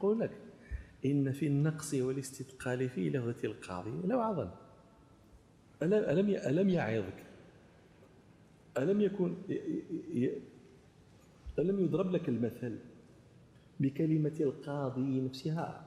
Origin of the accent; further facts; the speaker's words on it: Morocco; أنت عندنا في المغرب مثل يقولون أشدك للقرع تمش ليه راسه.